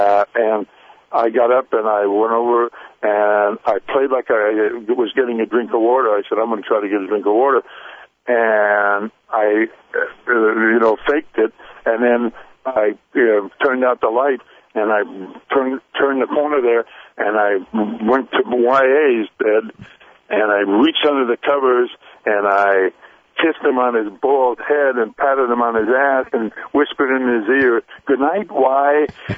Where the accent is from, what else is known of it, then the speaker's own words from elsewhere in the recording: San Francisco, California, United States; came back to my hometown. I had gone to high school in San Francisco.